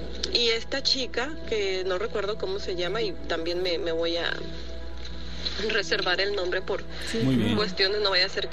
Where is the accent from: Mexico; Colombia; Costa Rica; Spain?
Mexico; Petatlán, Guerrero; en el pueblo donde yo soy de Guerrero, del municipio de Petatlán.